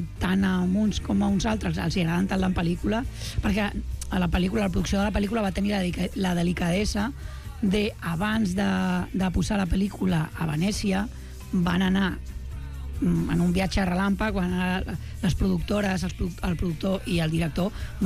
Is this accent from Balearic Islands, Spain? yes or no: no; Barcelona, Catalonia, Spain; jo soc de la Trinitat